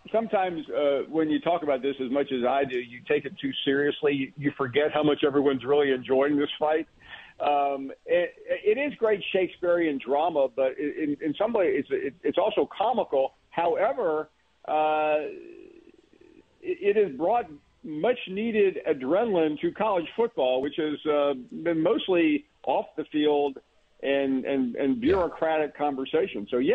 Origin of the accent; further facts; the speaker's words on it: Tennessee, United States; You know that because I'm from Tennessee.